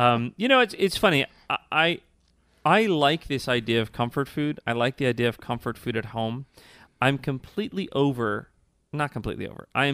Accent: Ireland; But to me, I mean, I'm Irish, right?

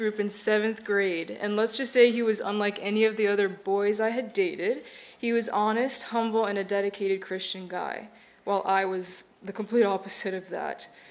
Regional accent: Chicago, Illinois, United States; now in Stockton, United States; We are originally from Chicago, but moved here 2 years ago after graduating college and getting married for a job opportunity and with hopes to escape the freezing winters.

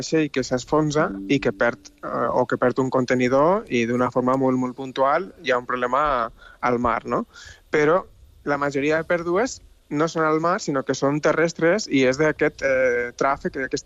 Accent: Tarragona, Catalonia, Spain; now in Basque Country, Spain; jo sóc de Tarragona, eh? Però jo estic vivint al País Basc

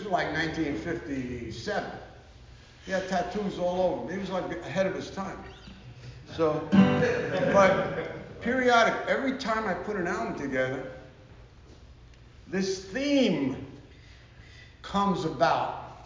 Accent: Bronx, New York, United States; I was brought up in the Bronx, and on the corner where I lived, they had these mafiosa guys, you know.

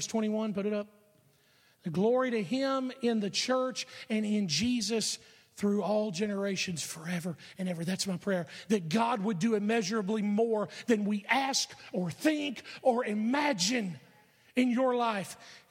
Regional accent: Alabama, United States; I'm a preacher from Alabama. I'm from Alabama. We're like 50th on every list in the country, you know?

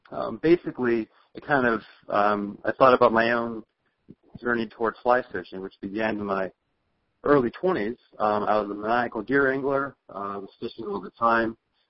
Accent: Chicago, Illinois, United States; I grew up a devotee of In Fisherman magazine as a kid growing up in the Chicagoland area

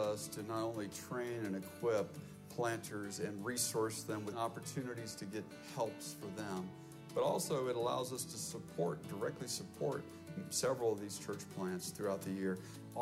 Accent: Bogotá, Bogotá Capital District, Colombia; sponsored my parents in 1969 to go to Colombia, and that's where I grew up. I grew up in Bogota, a city of 5 million.

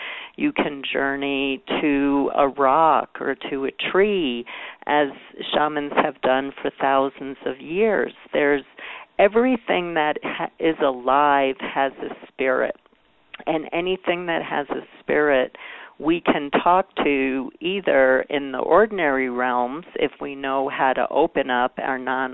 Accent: New York, United States; I'm originally from New York, and I'm a real New Yorker when I teach.

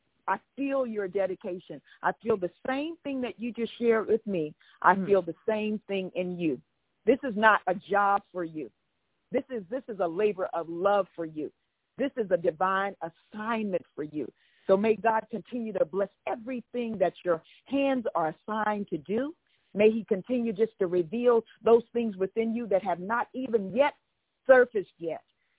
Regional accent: the South, United States; Look, I'm from the South, and it raises up.

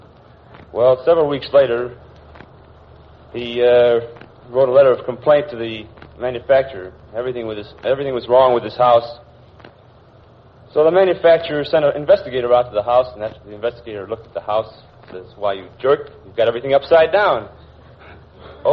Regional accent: Chicago, Illinois, United States; Hello, Chicago, Illinois.

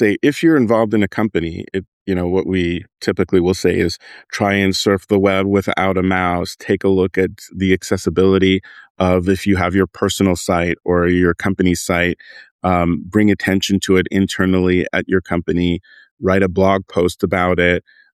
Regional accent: Montreal, Quebec, Canada; It was syndicated all through Canada, my hometown, Montreal.

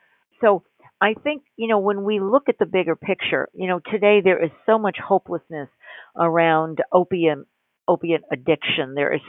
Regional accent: New York, United States; And I'm from New York, and I know about Bellevue.

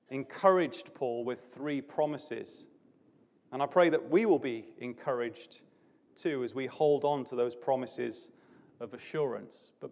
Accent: Barry, Wales, United Kingdom; I was preaching back in my hometown of Barry in South Wales some weeks ago

